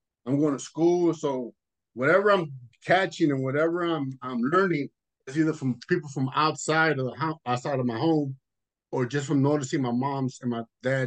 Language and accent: English; Los Angeles, California, United States; I grew up in Los Angeles. First I started off in South Central, down the street from my grandfather's house with your dad's. Went to school there. We went to school at South Park Elementary.